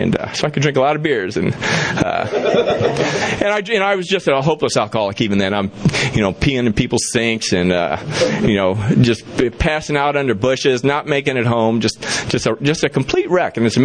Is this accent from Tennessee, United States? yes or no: no; Hawaii, United States; also born or lived in Chicago; In Hawaii, we started smoking pot. That's where I lived. We moved from Chicago to Hawaii, and that's when I was in junior high or intermediate school there.